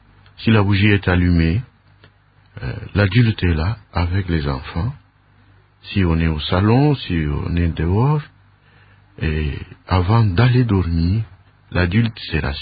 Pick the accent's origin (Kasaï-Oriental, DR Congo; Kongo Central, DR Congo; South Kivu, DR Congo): Kasaï-Oriental, DR Congo; Mbuji-Mayi; Je viens de Mbujimayi. J'étais ici en formation.